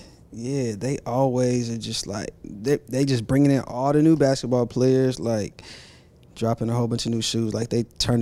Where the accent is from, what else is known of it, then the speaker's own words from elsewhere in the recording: Phoenix, Arizona, United States; I'm from Phoenix, Arizona, South Phoenix, Arizona.